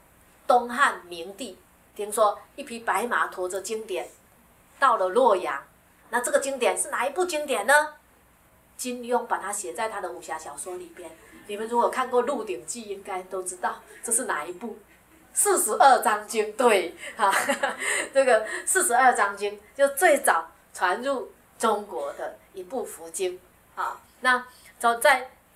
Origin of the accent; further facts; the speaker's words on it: Taiwan; 现在我们台湾人也不陌生了